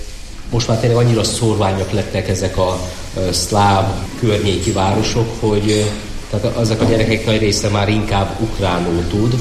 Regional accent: Chaslivtsi, Zakarpattia Oblast, Ukraine; én magam Ungvár mellő jöttem, Ungvár mellett 8 kilométer egy Császlóc kis faluból származom, meg lakom, úgyhogy ilyen napi 2 órát ingázom

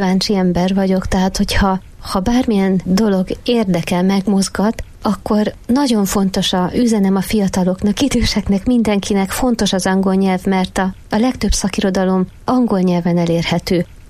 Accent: Hungary; de aztán a szívem csak hazahúzott Magyarországra. Tehát én mindig is nagyon-nagyon kötöttem a szülőföldemhez, a nagyszüleimhez, a magyar értékekhez

